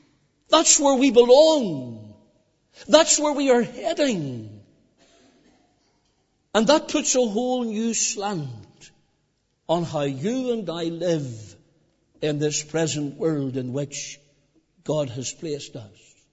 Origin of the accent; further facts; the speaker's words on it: Northern Ireland, United Kingdom; I'm from Northern Ireland. I think it's the way I was reared.